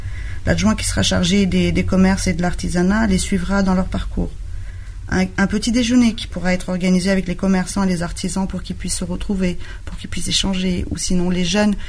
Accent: Villefontaine, Auvergne-Rhône-Alpes, France; quand on se présente à l'extérieur dans d'autres communes et on dit qu'on est de Villefontaine

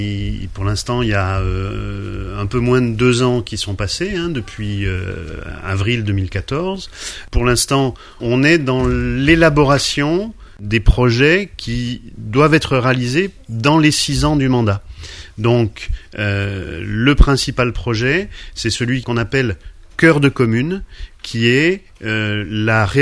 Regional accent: Lyon, Auvergne-Rhône-Alpes, France; also born or lived in Savoie; now in Sucieu, France; je ne suis pas originaire de Sucieux, je suis originaire de Lyon et j'ai grandi entre Lyon et la Savoie et puis en 1994, je suis venu m'installer à Sucieux avec mon épouse et mon fils.

